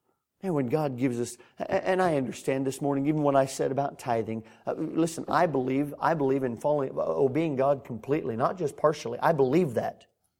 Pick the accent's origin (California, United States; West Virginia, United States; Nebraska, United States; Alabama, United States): California, United States; moved away; Man, I come from California. You didn't find any out there.